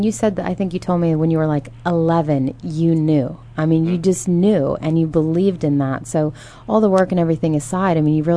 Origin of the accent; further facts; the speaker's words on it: Alaska, United States; growing up in Alaska and not watching a lot of TV the last X amount of years